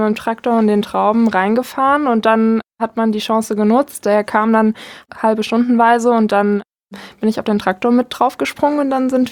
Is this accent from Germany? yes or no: yes; Wörrstadt, Rhineland-Palatinate, Germany; also born or lived in Bad Kreuznach; Ich komme aus Wörstadt